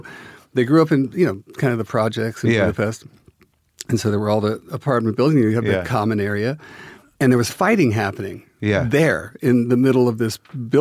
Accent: New York City, New York, United States; I'm from Upper West Sider, so that counts.

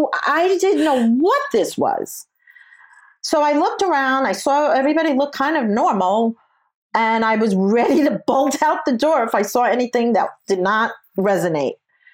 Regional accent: New York, United States; Now, first of all, I am a New Yorker. I don't trust. I don't fall for anything.

